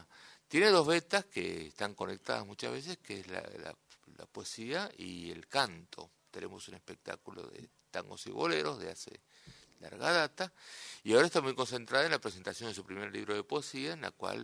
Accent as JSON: {"language": "Spanish", "region": "Buenos Aires", "country": "Argentina", "said": "Como yo soy de Villa Urquiza"}